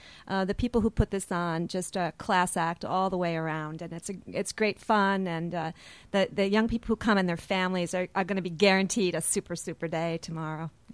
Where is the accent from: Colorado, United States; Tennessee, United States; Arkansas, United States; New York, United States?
New York, United States; Troy; I'm from Troy.